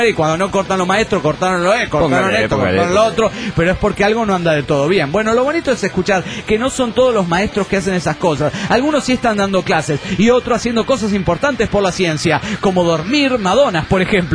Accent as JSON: {"language": "Spanish", "town": "Trujillo", "region": "La Libertad", "country": "Peru", "said": "de Trujillo, Perú."}